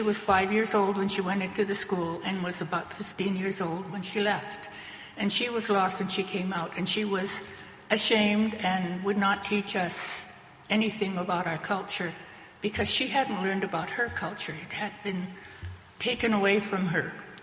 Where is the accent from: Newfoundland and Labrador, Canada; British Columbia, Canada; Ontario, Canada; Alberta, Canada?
British Columbia, Canada; Prince Rupert; I'm from the Tsimshian First Nation in Prince Rupert, B.C. My reserve is called Lahwa Lams, which means place of wild roses in my language, and my language is called the Smalyach language.